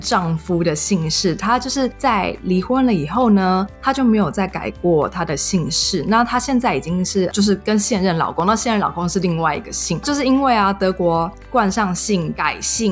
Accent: Taiwan; now in Germany; 我是从台湾来的

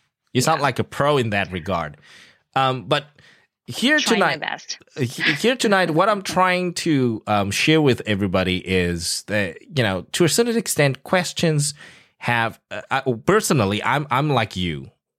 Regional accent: South Africa; now in Taiwan; Look, I grew up in South Africa

